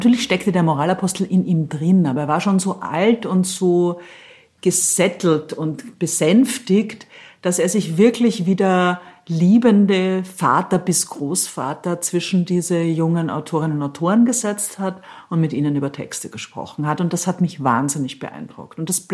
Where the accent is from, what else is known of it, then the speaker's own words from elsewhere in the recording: Austria; now in Berlin, Germany; Ich bin ja Österreicherin und ich war ja erst 6 Jahre in Deutschland. Ich bin 99 gekommen